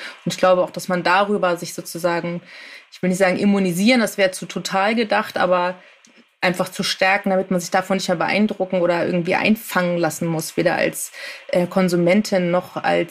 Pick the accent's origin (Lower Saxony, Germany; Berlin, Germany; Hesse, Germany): Berlin, Germany; Jahrgang 83, natürlich zur Jahrtausendwende in den frühen Nullerjahren irgendwie als Berlinerin